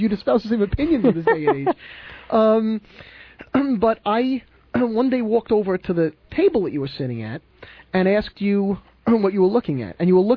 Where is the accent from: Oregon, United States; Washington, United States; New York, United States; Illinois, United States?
New York, United States; Woodmere; I had grown up in Woodmere. I was born and raised in Woodmere.